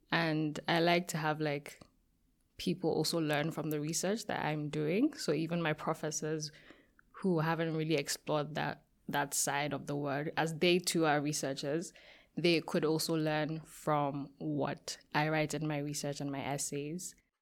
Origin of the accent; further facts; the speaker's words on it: Nigeria; like Nigeria, for example, because I'm Nigerian.